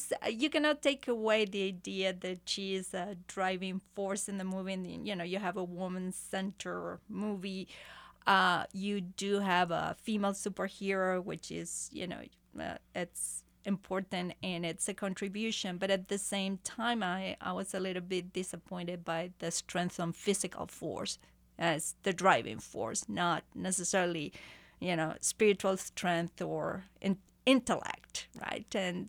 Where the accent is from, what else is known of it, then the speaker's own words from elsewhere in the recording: Argentina; growing up in Argentina, she was a big success.